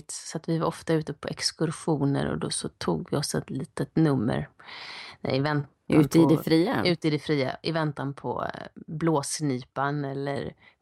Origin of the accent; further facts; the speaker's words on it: Nordingrå, Västernorrland County, Sweden; Jag växte upp i Nordingrå i Norrland. Jag flyttade runt mycket som barn.